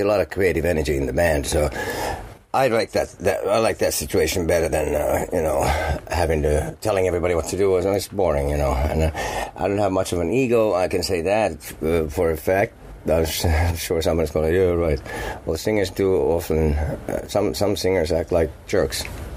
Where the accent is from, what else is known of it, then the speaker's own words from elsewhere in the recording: Finland; Yeah, I'm glad I'm from Finland